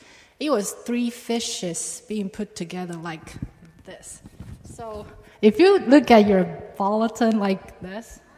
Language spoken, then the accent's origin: English; Taiwan; English is a second language; ECC is very different from the church I was in back in my hometown, Taiwan.